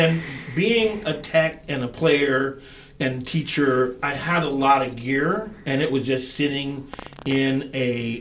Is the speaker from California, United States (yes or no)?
yes; Altadena, California, United States; I grew up in Altadena. Altadena is going to be returning from the ashes, of course. And from there, I grew up around music.